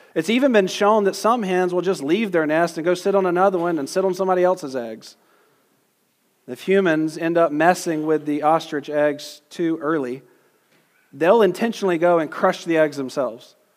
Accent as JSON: {"language": "English", "region": "Georgia", "country": "United States", "said": "but I'll just say hesed because I'm from Georgia."}